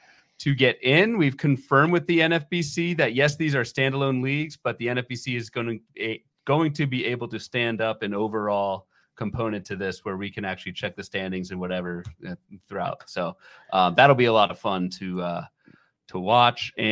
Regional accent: Virginia, United States; when I was growing up in the Northern Virginia area, pre-Nationals, the Orioles fans have suffered for quite some time.

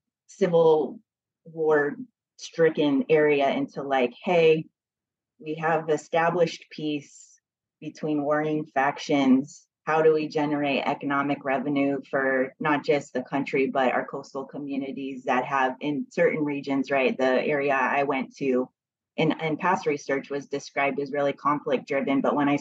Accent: Arizona, United States; who did not grow up in California. I'm from Arizona.

